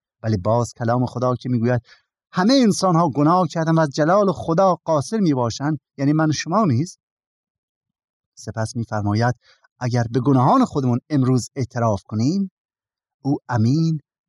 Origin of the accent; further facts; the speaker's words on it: Iran; ما که ایرانی هستیم در دنیا همه ما را ایرانی میشناسن.